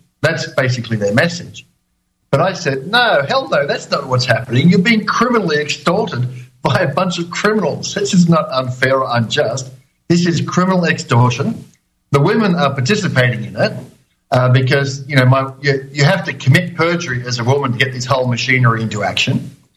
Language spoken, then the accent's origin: English; Australia; now in Ireland; So remember, I'm Australian, living in Australia most of my life, and we've been in Ireland for 5 years